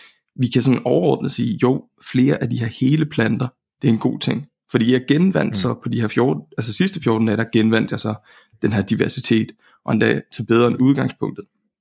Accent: Jutland, Denmark; Så jeg er jo jyde, og vi kan godt lide gode tilbud

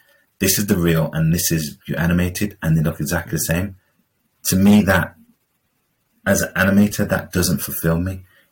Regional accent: Birmingham, West Midlands, United Kingdom; Like I'm this black kid from Caribbean background in like Handsworth in Birmingham, in an environment where you're watching Japanese cartoons

